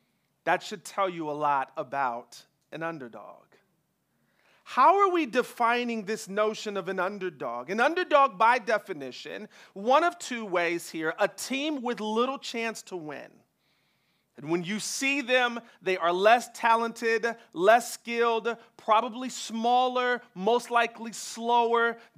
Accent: Oakland, California, United States; I hail from Oakland, California. I am an avid Bay Area fan, all things Bay Area.

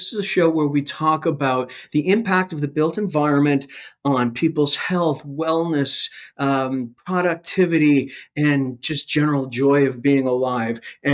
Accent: Nova Scotia, Canada; accent: Nova Scotia; You'll have to forgive my Nova Scotia accent. There's just nothing I can do about it. I've tried, but it's too deeply ingrained.

